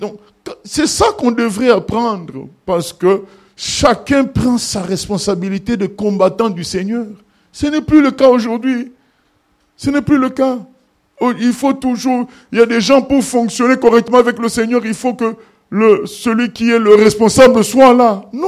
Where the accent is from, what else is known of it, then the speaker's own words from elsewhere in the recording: Morocco; now in France; je me souviens quand je venais du Maroc, j'étais arrivé en France, au Maroc, nous, on n'était pas dans la logique de ministère.